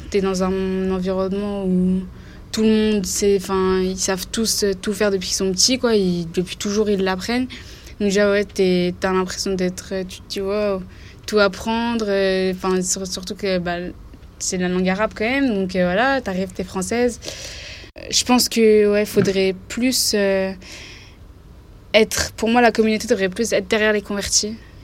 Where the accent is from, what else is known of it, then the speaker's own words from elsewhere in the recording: Nancy, Grand Est, France; j'ai 21 ans. Je viens de Nancy et je suis convertie depuis un an.